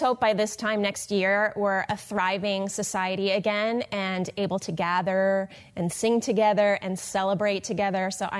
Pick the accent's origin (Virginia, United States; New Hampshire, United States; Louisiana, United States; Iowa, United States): Virginia, United States; Falls Church; moved away as an adult; also born or lived in New York; The short version is, I grew up in Falls Church, Virginia, and I grew up singing in church as a young child, and eventually I grew up and moved to New York.